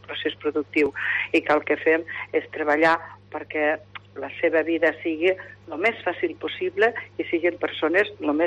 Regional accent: Lleida, Catalonia, Spain; som gent de Lleida

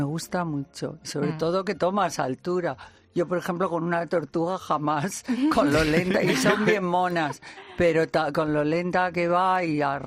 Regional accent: León, Castile and León, Spain; born there; nací en León.

